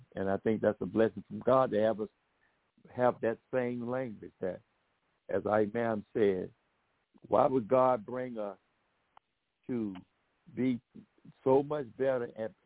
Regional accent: Florida, United States; Being born and raised in the South, in Florida, and remembering those Sunday dinners

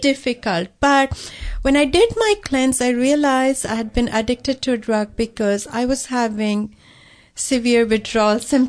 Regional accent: South India, India; I come from South India. You know, coffee runs in our blood.

